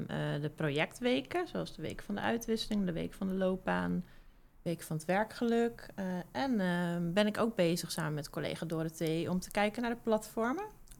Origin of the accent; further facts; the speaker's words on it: Groningen, Netherlands; born there; Ik ben zelf geboren in Groningen. Mijn ouders zijn Fries